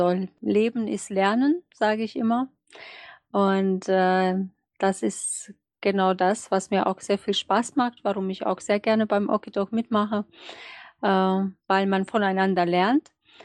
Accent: Romania; German is a second language; now in Germany; Ja, ich habe sehr lange jetzt also in Deutschland gelebt, fast 30 Jahre. Komme aus Rumänien. Bin dort geboren, aber Ungarin.

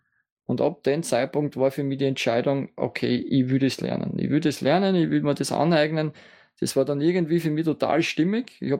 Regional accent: Austria; ich bin aus Österreich

